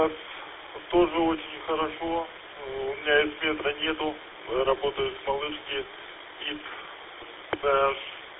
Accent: Lermontov, Stavropol Krai, Russia; Я в Лермонтове родился, на Ясной Поляне. Жил некоторое время, ну там, до своих, где-то лет 14, а потом основательно перебрался в город Лермонтов и так и продолжаю здесь жить.

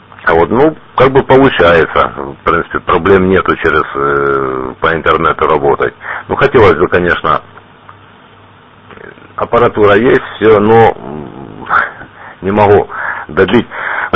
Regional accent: Donetsk, Donetsk Oblast, Ukraine; я сам дончанин, вот, сейчас нахожусь в православном монастыре. Это совсем недалеко от Донецка.

